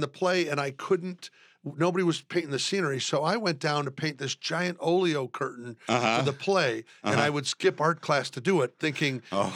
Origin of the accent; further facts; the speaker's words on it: Omaha, Nebraska, United States; also born or lived in Passaic, New Jersey; now in Austin, United States; I was born in Passaic, New Jersey, which I don't claim as my home, but most of my early years, formative years— at Beveridge and Burke and UNO and so forth, was Omaha.